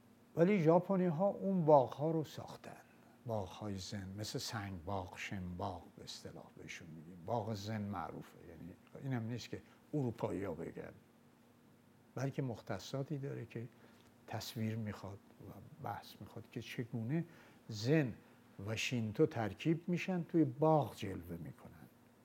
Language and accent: Persian; Iran; ولی میدونستن ما ایرانی هستیم